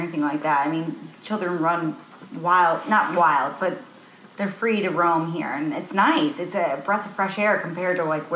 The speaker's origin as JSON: {"language": "English", "town": "St. Louis", "region": "Missouri", "country": "United States", "said": "I'm from St. Louis. Okay. You can have open containers."}